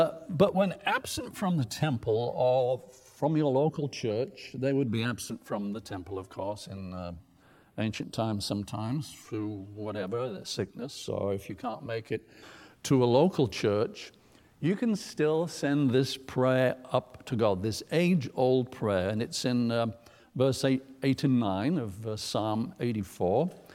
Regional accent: England, United Kingdom; I'm not telling you this because it's English stuff and I'm from England.

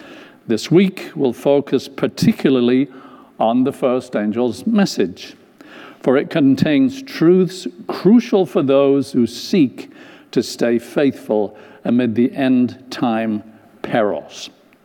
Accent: England, United Kingdom; I come from England. I'm supposed to be good at English.

